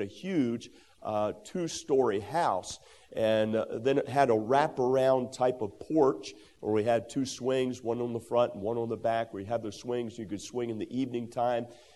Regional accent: Millers, Maryland, United States; When I was raised in Millers, Maryland, and I lived on the farm for the first couple of years of my life, 6 years complete.

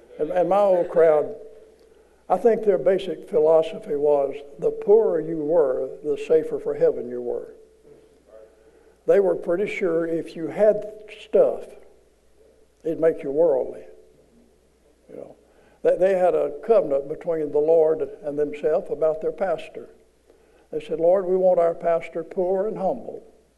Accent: Arkansas, United States; born there; I was born in Arkansas. Give me a break.

